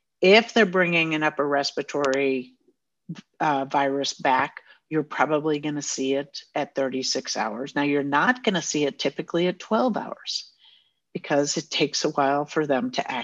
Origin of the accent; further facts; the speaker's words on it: New York, United States; I just drove to Texas. We're from New York.